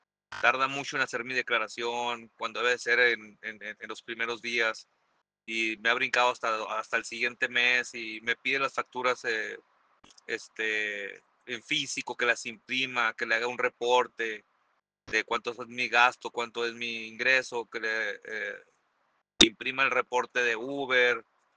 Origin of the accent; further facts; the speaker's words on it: Hermosillo, Sonora, Mexico; soy de acá de Hermosillo, Sonora.